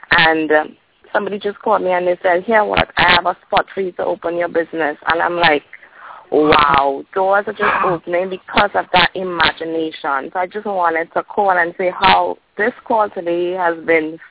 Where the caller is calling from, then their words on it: Trinidad & Tobago; I'm calling from Trinidad.